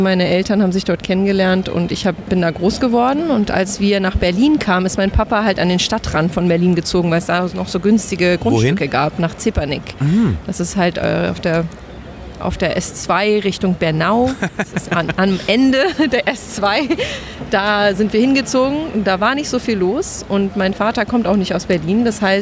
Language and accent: German; Philippines; Also für mich ist das immer noch zu Hause. Also wenn Leute mich auch fragen, wo ich herkomme, sage ich oft Philippinen.